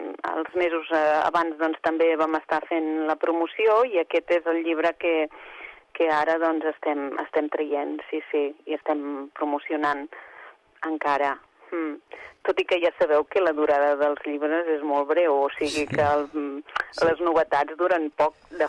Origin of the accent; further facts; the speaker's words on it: Banyeres del Penedès, Catalonia, Spain; now in Tarragona, Spain; Jo sóc de Banyeres del Penedès, però ja fa més de 20 anys que vinc a Tarragona.